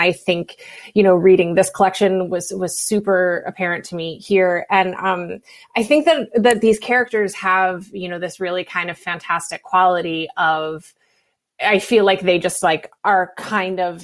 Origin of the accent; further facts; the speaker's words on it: West Virginia, United States; You know, I'm from West Virginia and I do a lot of my writing about Appalachia.